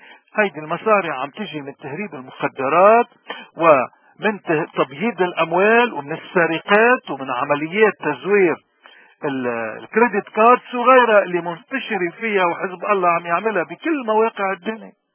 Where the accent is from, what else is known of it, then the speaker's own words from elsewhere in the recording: Lebanon; من هون نحن كلبناني اليوم بالاغتراب، شو اولويات؟